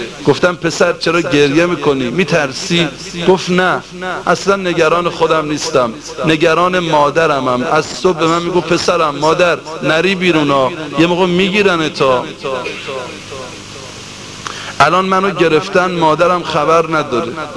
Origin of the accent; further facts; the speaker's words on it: Qom, Iran; خب ما اهل قمیم، توقعی که از ما اهل قم دارن خیلی بیشتر از این حرف هاست.